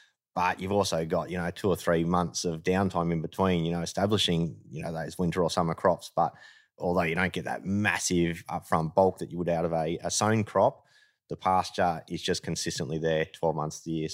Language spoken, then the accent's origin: English; Melbourne, Victoria, Australia; also born or lived in Yarra Valley; I actually grew up in the suburbs of Melbourne. Then when I was about 18, 19, bought a place in Hillsville in the Yarra Valley.